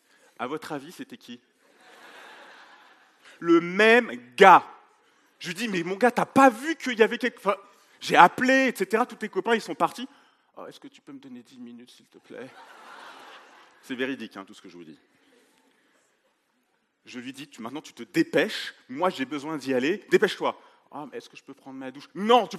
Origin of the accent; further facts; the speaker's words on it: Paris, Île-de-France, France; also born or lived in Latin America; moi, je suis haïtien d'origine. Oh ! Je suis né en Amérique latine. Ah ! Et j'ai grandi à Paris.